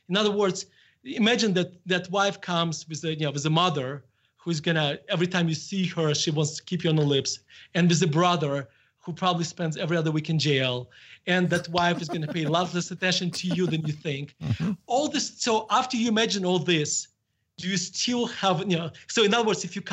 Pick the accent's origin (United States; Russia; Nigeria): Russia; accent: Russian; English is a second language; This is my beautiful Russian accent.